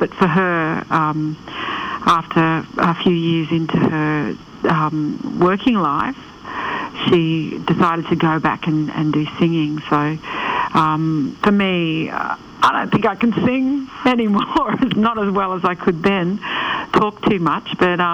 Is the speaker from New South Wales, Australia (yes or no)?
no; Canberra, Australian Capital Territory, Australia; also born or lived in Cairns; Yeah, I was born in Cairns, and we moved to Canberra when I was about 10, and my dad and mum got work in Canberra